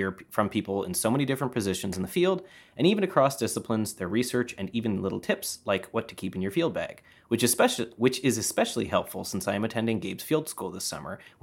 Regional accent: Fredericton, New Brunswick, Canada; I grew up in Fredericton and always hear about the excavations happening in Marysville

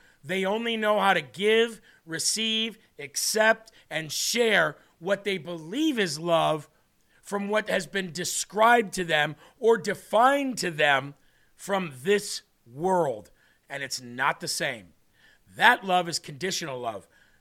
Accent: Midwest, United States; I come from the Midwest.

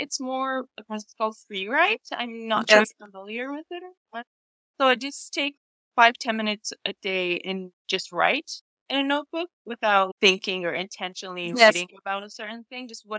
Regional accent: Vancouver, British Columbia, Canada; I'm from Vancouver, BC. I'm actually Iranian-Canadian

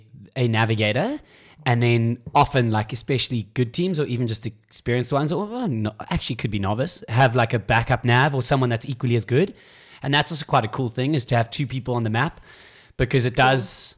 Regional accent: South Africa; we obviously know the other team well, being South African.

